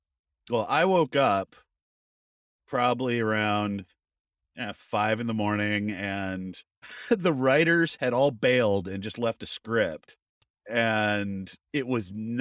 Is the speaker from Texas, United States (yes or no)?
no; San Jose, California, United States; I was excited to go down to San Jose because I grew up in San Jose.